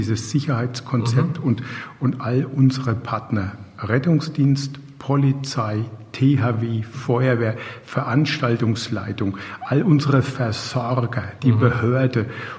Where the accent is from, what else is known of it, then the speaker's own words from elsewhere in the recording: Bad Kissingen, Bavaria, Germany; ich selbst bin ja gebürtiger Kissinger